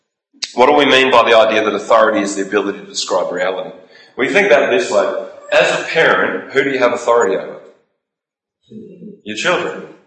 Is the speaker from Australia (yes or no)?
yes; Australia; give us boundaries through which we as an Australian society, through our culture, through our personalities, should use wisdom to decide how these are applied.